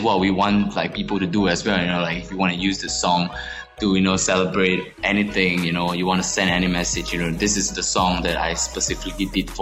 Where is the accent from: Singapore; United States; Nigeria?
Singapore; first language Mandarin; English is a second language; In Singapore as well, like, my mother tongue is Mandarin, so I speak Mandarin as well.